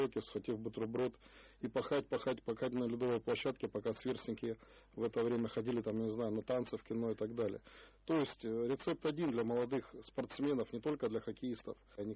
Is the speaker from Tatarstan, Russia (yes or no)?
no; Rostov-on-Don, Rostov Oblast, Russia; на моей родине, в Ростове-на-Дону, в моем родном городе